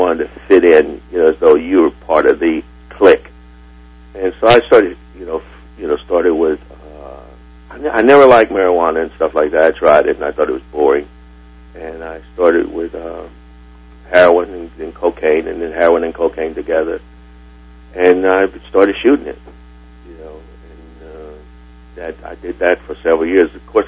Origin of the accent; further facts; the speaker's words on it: Kentucky, United States; As you said, you know, I grew up in Kentucky.